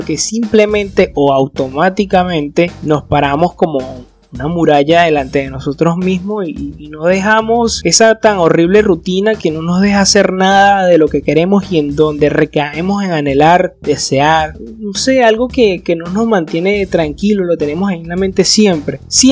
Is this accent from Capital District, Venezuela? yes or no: no; Charallave, Miranda, Venezuela; en mi pueblo allá de Charallave